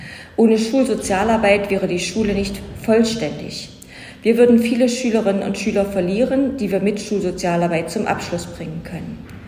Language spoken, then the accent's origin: German; Halle, Saxony-Anhalt, Germany; Als Hallenser wissen wir um das weiße Gold.